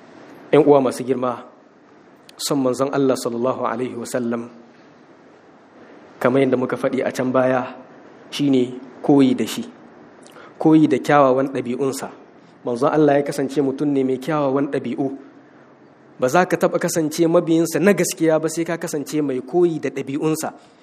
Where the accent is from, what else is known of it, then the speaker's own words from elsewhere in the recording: Niger; اللهم أنزل أمنك وسلامتك في بلدنا النيجر